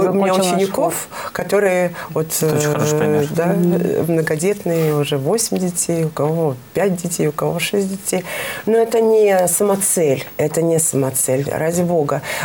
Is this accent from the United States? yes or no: no; Russia; На нас не смотрели как на семью … армянскую семью, да. Так как мы из России приезжали